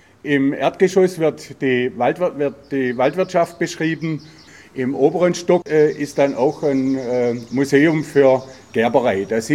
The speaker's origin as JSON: {"language": "German", "region": "Baden-Württemberg", "country": "Germany", "tie": "born or raised there", "said": "Ich bin geborener Schwarzwälder, weil meine Mutter ist geborene Schwarzwälder. Dann bin ich im Schwarzwald aufgewachsen und bin jetzt exakt seit 50 Jahren in Schiltach"}